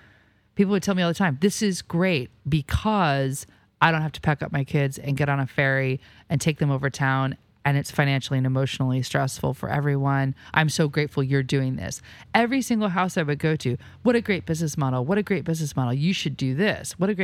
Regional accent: the South, United States; now in Seattle, United States; I'm from the South.

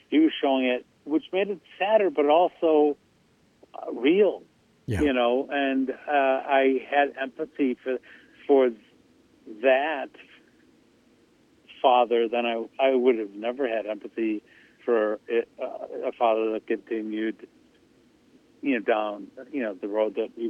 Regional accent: Madison, United States; And it's here right in my hometown of Madison, the startup.

